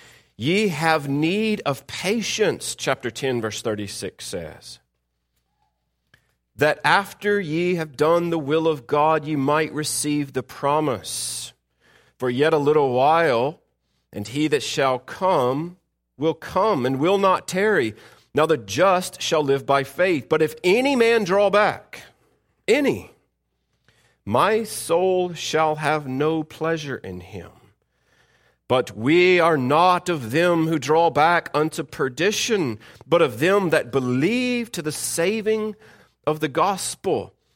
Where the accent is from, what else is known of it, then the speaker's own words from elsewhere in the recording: the South, United States; that status quo evangelical-like Christianity that we grow up with, particularly me growing up in the South.